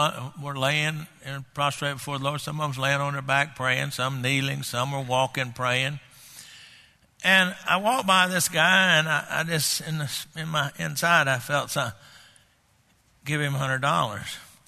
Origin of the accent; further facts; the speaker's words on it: Texas, United States; I grew up in Texas. That's the way we talk.